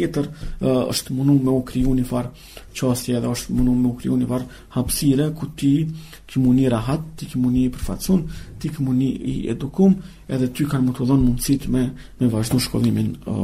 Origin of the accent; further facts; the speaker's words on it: Kosovo; Ne, si Kosovar, si pjesëtar të komuniteteve Roma, Ashkali dhe Gjipjan